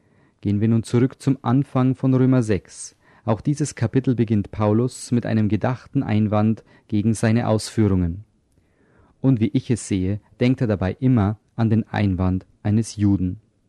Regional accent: United Kingdom; German is a second language; Für mich als Brite bedeutet beispielsweise das englische Wort Bag eine Plastiktüte oder eine Stofftasche.

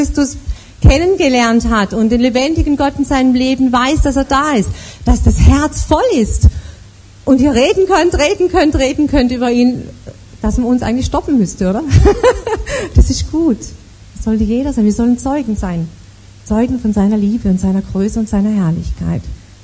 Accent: Todtnau, Baden-Württemberg, Germany; Ich bin ein richtiges Schwarzwaldmädchen, ich bin im tiefsten Schwarzwald aufgewachsen in Todtnau, das ist am Fuße des Feldbergs, kennen vielleicht einige vom Skifahren her, der höchste Berg im Schwarzwald, in einer katholischen Familie mit zwei älteren Brüdern

